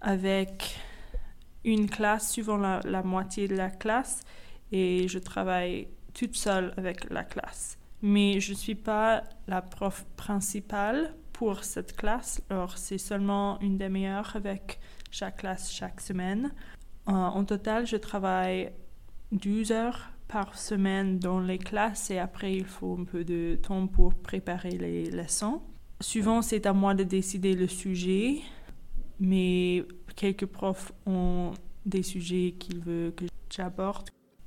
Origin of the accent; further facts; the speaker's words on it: United States; French is a second language; now in France; j'ai 25 ans, je suis américaine.